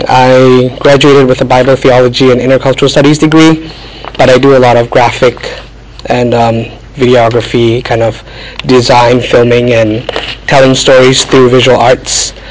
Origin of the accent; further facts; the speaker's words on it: Malaysia; I am Malaysian by birth and nationality.